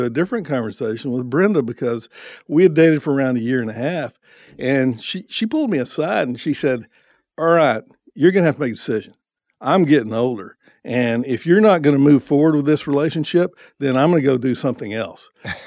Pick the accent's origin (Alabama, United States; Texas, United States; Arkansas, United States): Texas, United States; Odessa; I grew up in West Texas in Odessa, Texas.